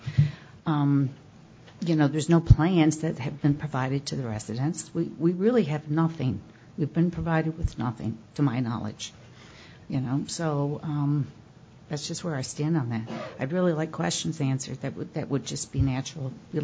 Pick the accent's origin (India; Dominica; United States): United States; New York; I strongly object to, I'm from New York, so I'm very accustomed to multifamily.